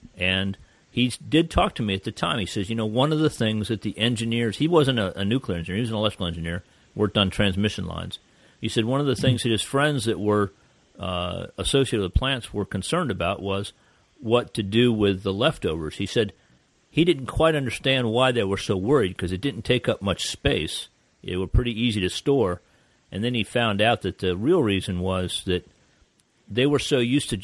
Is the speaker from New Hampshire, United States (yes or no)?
no; Florida, United States; My father was an electrical engineer for Florida Power and Light Company, and I grew up in South Florida.